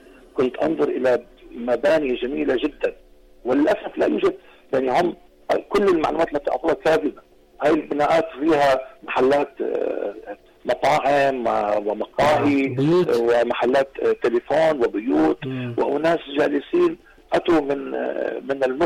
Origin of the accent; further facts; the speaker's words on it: Lebanon; يعني عندنا في لبنان هناك ما يسمى بكتاب التربية الوطنية